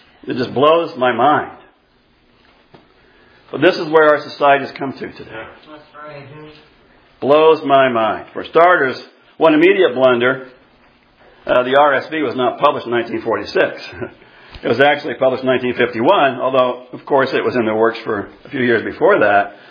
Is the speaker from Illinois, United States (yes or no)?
no; Iowa, United States; I grew up in Iowa in the 1960s. I graduated from high school in 1977.